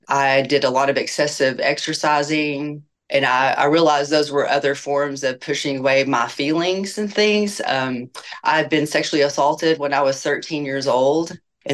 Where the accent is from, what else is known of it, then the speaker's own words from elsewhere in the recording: Lubbock, Texas, United States; I'm from Lubbock, Texas. I'm 52 years old and I am married to a great man.